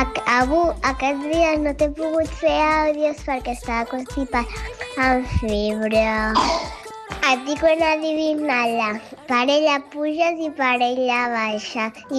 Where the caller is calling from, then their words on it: Santa Perpètua de Mogoda, Catalonia, Spain; de Santa Perpetua.